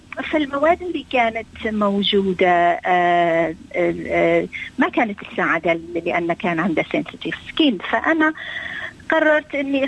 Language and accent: Arabic; Syria; now in Australia; انا من سوريا